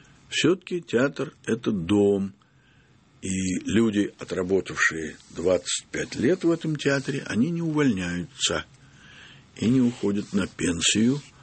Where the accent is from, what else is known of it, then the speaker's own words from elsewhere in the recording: Saratov, Saratov Oblast, Russia; может, от того, что я из провинции, из Саратова, из семьи хорошей, порядочной, что ли, да?